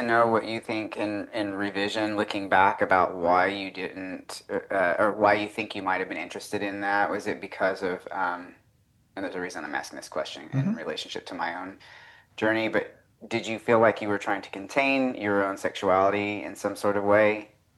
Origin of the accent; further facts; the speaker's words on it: Southern United States, United States; Yeah, well, so I grew up in the South and all over the South. So my dad is a minister in the Church of Christ, and we traveled around a lot. Like I was in a town maybe 2 or 3 years at a time.